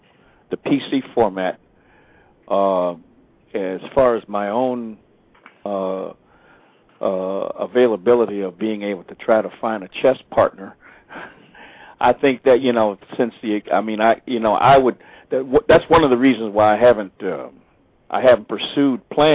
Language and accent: English; Chicago, Illinois, United States; Yes, I am. I'm originally from Chicago.